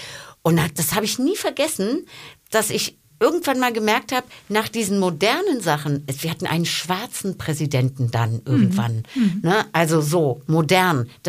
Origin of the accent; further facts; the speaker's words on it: Berlin, Germany; ich komme aus Berlin